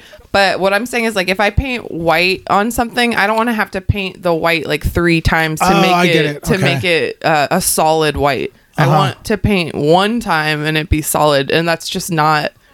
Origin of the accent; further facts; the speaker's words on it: Georgia, United States; I wasn't born there, but I was definitely raised there.